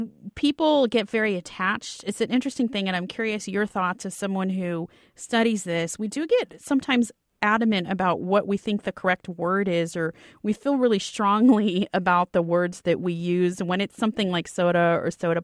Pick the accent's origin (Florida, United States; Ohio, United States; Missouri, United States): Florida, United States; And I was like, I'm from Florida, and I think that's our southern vestige, is that I grew up calling everything Coke.